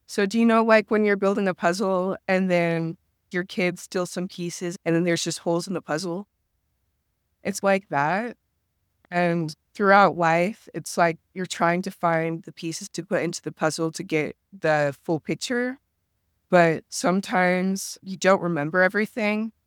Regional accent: Utah, United States; I'm the only Black person in my family. And already growing up in Utah, there's not a lot of diversity.

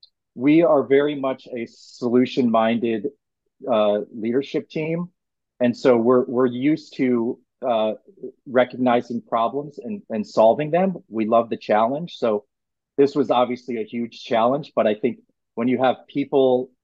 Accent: McLean, Virginia, United States; One in McLean, which is my hometown, McLean, Virginia. So that's a homecoming.

